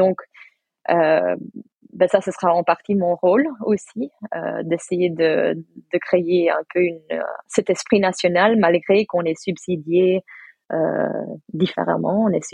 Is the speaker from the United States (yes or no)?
yes; United States; moved away as an adult; also born or lived in Brussels; Moi, en fait, j'ai grandi aux États-Unis. Je suis née à Bruxelles, mais j'ai passé 20 ans aux États-Unis.